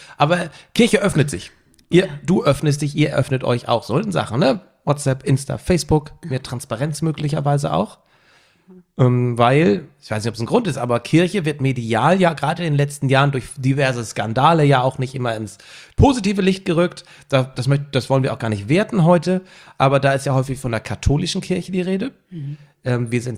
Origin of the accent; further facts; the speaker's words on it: Milchstedt, Germany; Und ich bin ja in Milchstedt aufgewachsen. Hab die schönste Zeit meines Lebens gefühlt in Milchstedt verbracht.